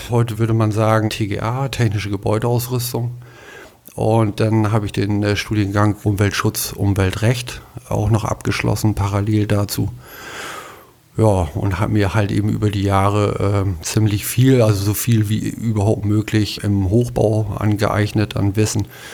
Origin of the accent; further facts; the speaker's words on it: Meppen, Lower Saxony, Germany; born there; now in Geestland, Germany; Nee, ich bin im Emsland geboren, in Meppen.